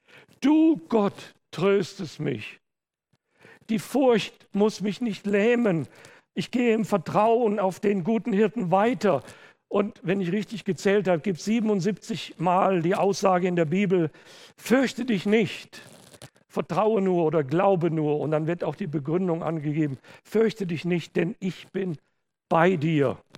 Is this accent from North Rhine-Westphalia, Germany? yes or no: yes; Hückeswagen, North Rhine-Westphalia, Germany; Ich weiß noch, als Kinder da in der kleinen Ortschaft Hückeswagen in Deutschland, wo ich aufgewachsen bin